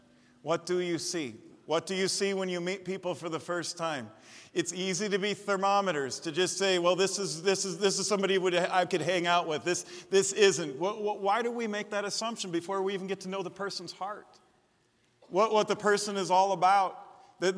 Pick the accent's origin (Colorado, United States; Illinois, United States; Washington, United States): Illinois, United States; Chicago; You're from Louisiana. I'm from Chicago. We come from different places. And here we both are called by the same God to be pastors in the same church here in Iowa.